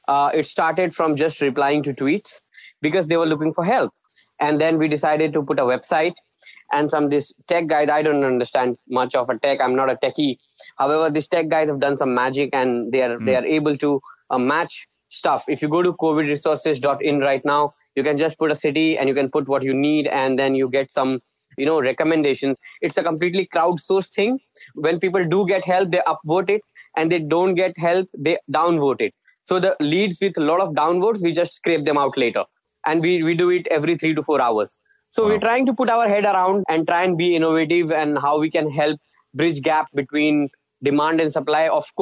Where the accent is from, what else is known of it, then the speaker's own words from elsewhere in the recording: India; not because I'm an Indian, not because it's affecting me